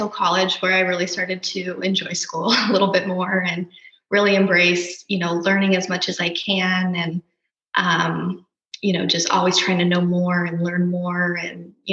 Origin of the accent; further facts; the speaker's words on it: Utah, United States; born there; So I was born in Utah. I have one younger sister.